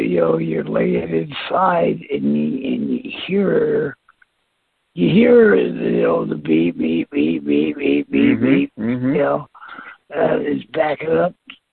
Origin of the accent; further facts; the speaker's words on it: Denver, Colorado, United States; As a kid and growing up in Denver, I do remember, you know, going to Catholic church.